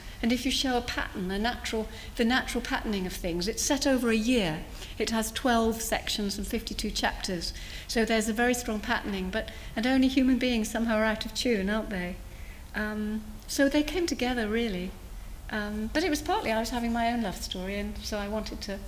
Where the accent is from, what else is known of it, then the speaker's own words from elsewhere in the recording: Poole, South West England, United Kingdom; born there; I was born in Bournemouth on the coast, in Poole, actually.